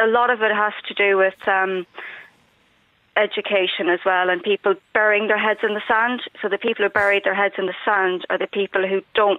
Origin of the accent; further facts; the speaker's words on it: Galway, Connacht, Ireland; now in Bournemouth, United Kingdom; From Galway.